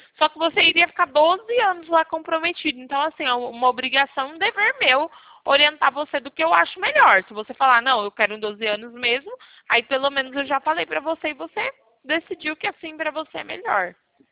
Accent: Turmalina, Minas Gerais, Brazil; Eu sou de Turmalina.

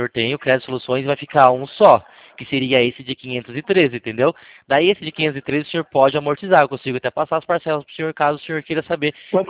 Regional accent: Itapetininga, São Paulo, Brazil; sou de Itabetininga, interior do estado de São Paulo.

